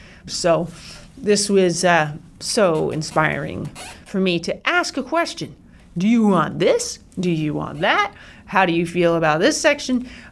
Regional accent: California, United States; I grew up in California before and then had major culture shock coming to the East Coast and here and starting a whole new world at the Curtis Institute

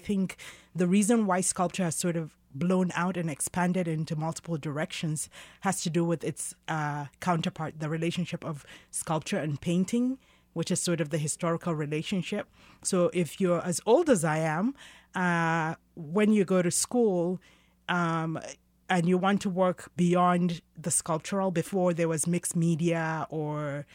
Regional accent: Northern Nigeria, Nigeria; also born or lived in United Kingdom; So I was born in Western Africa, and then I in northern part of Nigeria, and then I grew up there and in the UK back and forth.

